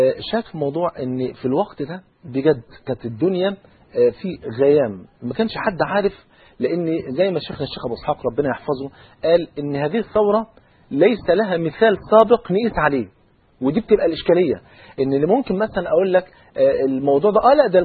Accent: Egypt; خليني انا مواطن مصري

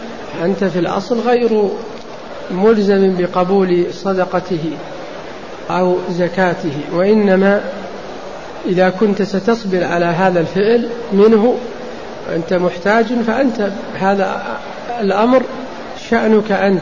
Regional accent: Saudi Arabia; نعم، هذا بالنسبة عندنا في السعودية

